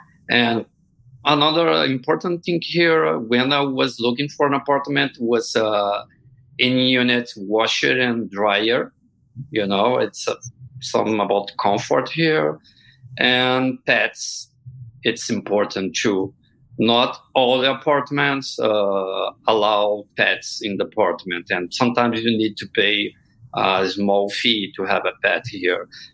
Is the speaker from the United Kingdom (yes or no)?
no; Brazil; now in Fargo, United States; I'm from Brazil. I've been living here in Fargo, North Dakota, in the Midwest for 4 months now.